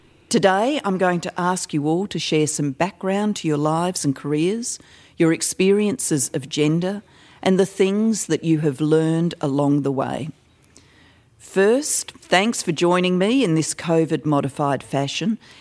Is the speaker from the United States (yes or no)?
no; Adelaide, South Australia, Australia; the University of Adelaide and usually have the pleasure of delivering an annual public lecture in my hometown.